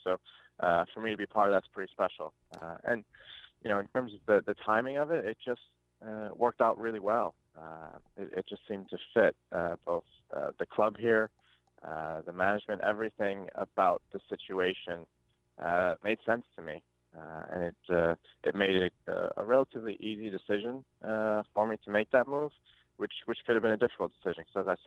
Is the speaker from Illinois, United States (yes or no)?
yes; Chicago, Illinois, United States; Yeah, obviously I'm a Chicago boy, and I'll be rooting for my hometown team.